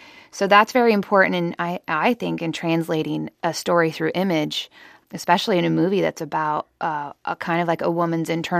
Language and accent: English; Santa Cruz, California, United States; because we grew up in outside of Santa Cruz, and that was essentially what our backyard world was.